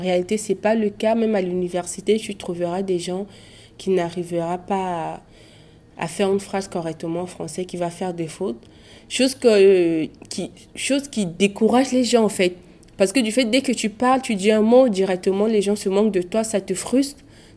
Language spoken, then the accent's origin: French; Central African Republic; first language Sango; French is a second language; je venais d'un pays où, bien sûr, la langue française était parlée, mais notre langue maternelle, on avait deux langues officielles. Il y avait le sango et le français. Et moi, j'étais habituée à parler le sango.